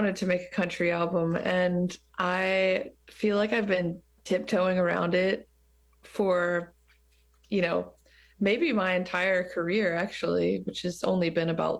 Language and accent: English; Georgia, United States; now in New York, United States; I'm from Georgia. I left the South. I live in New York.